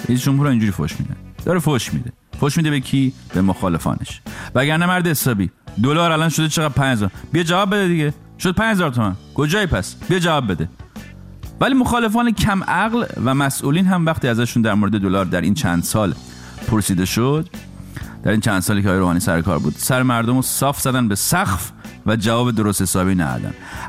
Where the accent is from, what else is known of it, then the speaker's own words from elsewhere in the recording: Iran; now in United States; 20 سال پیش که من داشتم از ایران میومدم بیرون